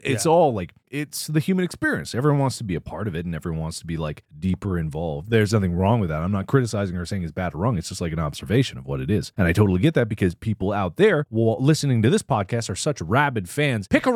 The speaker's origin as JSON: {"language": "English", "town": "Cincinnati", "region": "Ohio", "country": "United States", "tie": "born or raised there", "said": "By this because I grew up in Cincinnati, right?"}